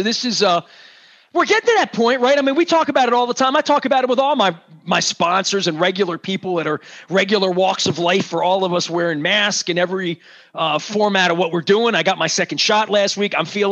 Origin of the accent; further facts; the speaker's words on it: United States; I'm an American male. It took me 30 years to learn how to hug other men.